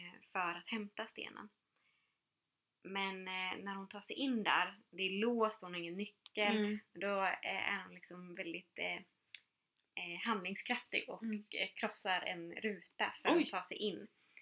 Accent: Gävleborg County, Sweden; Och jag är ju från Hälsingland, inte Uppland.

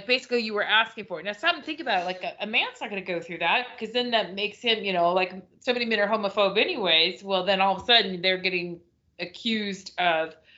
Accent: Spokane, Washington, United States; I remember a long time ago when I was a kid growing up in Spokane

